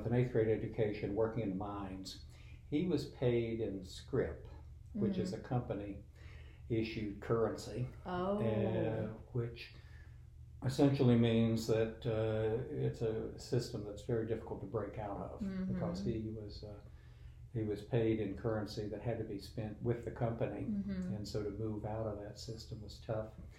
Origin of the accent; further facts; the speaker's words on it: Athens, West Virginia, United States; I grew up in Athens, so my earliest memories are in Athens, West Virginia